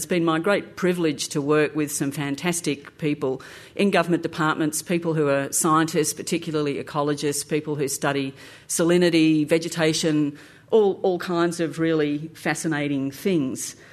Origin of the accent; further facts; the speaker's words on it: Queensland, Australia; I'm from the Darling Downs.